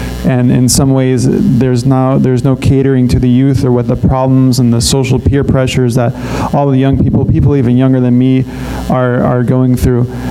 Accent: San Diego, California, United States; I'm from San Diego, California.

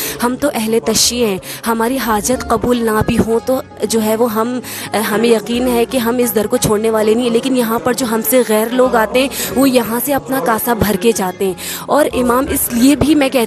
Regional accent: Hyderabad, Sindh, Pakistan; میرا تعلق حیدرآباد شہر سے ہے.

